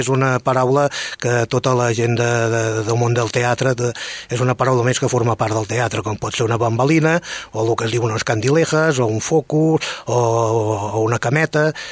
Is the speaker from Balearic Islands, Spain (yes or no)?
no; Catalonia, Spain; també em moc bastant per Terrassa, de Vallès, sóc persona del Vallès en si.